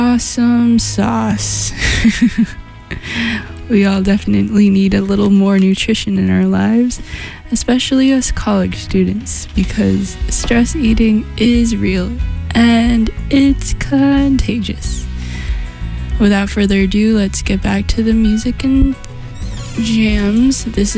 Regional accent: California, United States; I'm originally from California, and being across the country can feel pretty isolating

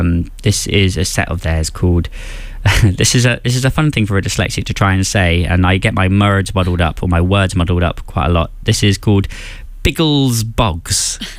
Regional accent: United Kingdom; I grew up in the Ceilidh dancing scene of the UK.

